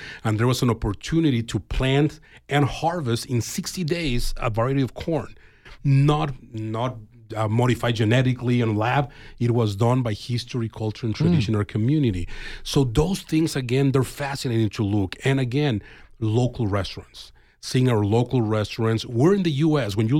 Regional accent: Mexico; English is a second language; now in United States; I'm from Mexico originally

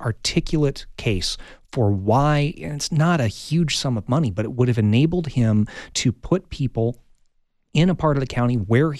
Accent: Gary, Indiana, United States; Gary, Indiana.

